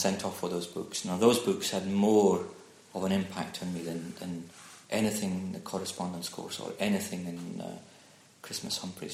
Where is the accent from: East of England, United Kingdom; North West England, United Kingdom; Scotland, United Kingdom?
Scotland, United Kingdom; Dundee; also born or lived in Aberdeen; Still in my second hometown. I was born in Aberdeen but then moved to Dundee.